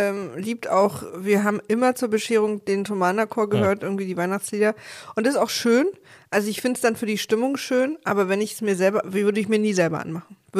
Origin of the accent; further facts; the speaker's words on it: East Germany, Germany; weil ich als Ossi müsste ja eigentlich natürliche Skepsis vor allem amerikanischen damit aufgewachsen sein